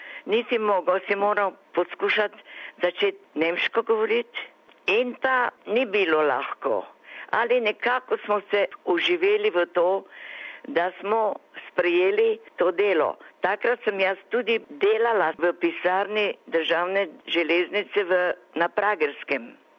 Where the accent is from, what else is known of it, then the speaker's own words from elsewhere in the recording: Maribor, Drava, Slovenia; also born or lived in Črešnjevec; now in Australia; Jaz sem doma iz Maribora. Tam sem živela, predno sem prišla v Avstralijo. Rojena sem pa na Črešnjevcu pri Slovenski Bistrici.